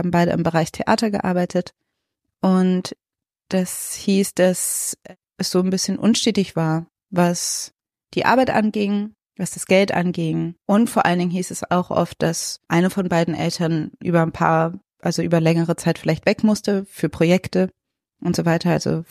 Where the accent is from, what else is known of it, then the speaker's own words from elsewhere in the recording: Cologne, North Rhine-Westphalia, Germany; Ich bin in Köln-Nippes aufgewachsen.